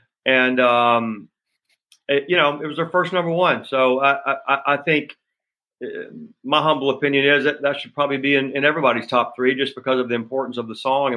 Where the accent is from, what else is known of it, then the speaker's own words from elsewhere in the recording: Alabama, United States; I'm from Alabama, and so that was a real point of pride